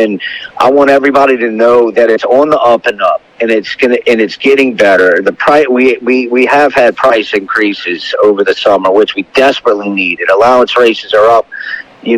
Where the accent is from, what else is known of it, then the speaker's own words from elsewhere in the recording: New Orleans, Louisiana, United States; you know, Louisiana Derby Day, my hometown, God, it was awesome to close it out like that.